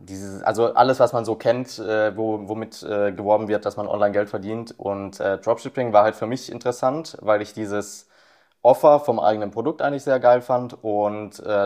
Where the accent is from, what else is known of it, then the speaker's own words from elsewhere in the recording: Baden-Württemberg, Germany; ich komme vom Bodensee, also direkt an der Schweizer Grenze